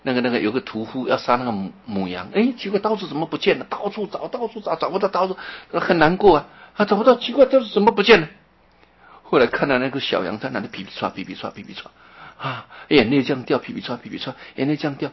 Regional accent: China; 我们中国人呢贞节牌坊都有受到皇帝的褒奖

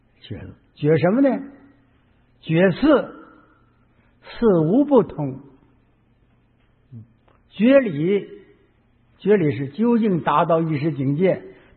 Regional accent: China; 我们中国人没闻到佛法的他也有

